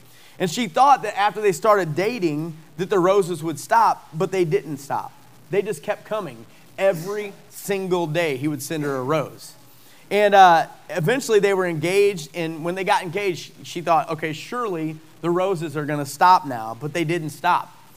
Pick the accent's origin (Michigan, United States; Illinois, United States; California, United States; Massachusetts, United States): Illinois, United States; Godfrey; also born or lived in Alton; I grew up over here on the Illinois side of the river in Godfrey and Alton